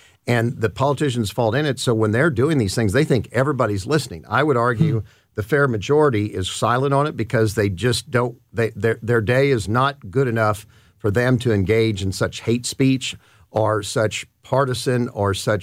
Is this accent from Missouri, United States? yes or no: yes; Cape Girardeau, Missouri, United States; I'm from Cape Girardeau. Driving to Sykeson for lunch or something is no big deal.